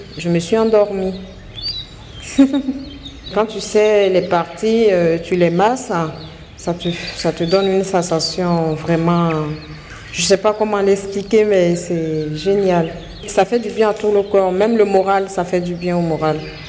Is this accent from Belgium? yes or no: no; Côte d’Ivoire; Je suis de la Côte d'Ivoire.